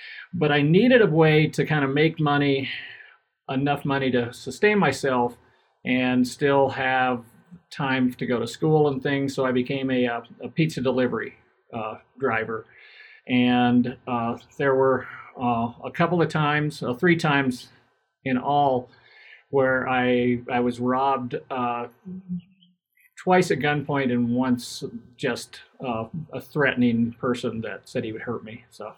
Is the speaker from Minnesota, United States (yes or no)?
no; New Castle, Colorado, United States; And so growing up in Newcastle, there is a kind of a burned scar on the Hogback Mountains right beside the town.